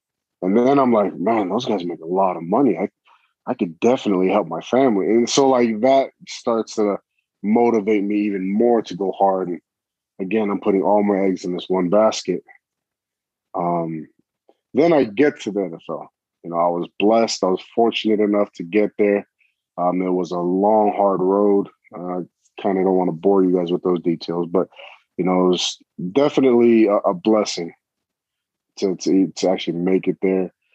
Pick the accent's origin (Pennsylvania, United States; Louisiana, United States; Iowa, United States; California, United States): California, United States; San Mateo; I grew up in the Bay Area, San Mateo, California. The oldest of five kids, first generation Tongan.